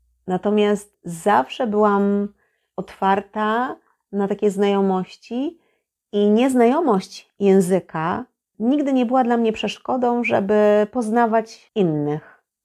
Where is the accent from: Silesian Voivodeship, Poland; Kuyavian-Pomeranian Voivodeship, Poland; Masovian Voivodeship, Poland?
Kuyavian-Pomeranian Voivodeship, Poland; Toruń; pochodzę z Torunia, więc nie wyobrażam sobie, żeby jakakolwiek torunianka nie potrafiła piec pierniczków.